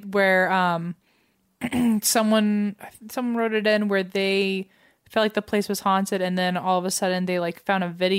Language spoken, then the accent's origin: English; Toronto, Ontario, Canada; I'm from Toronto, Canada.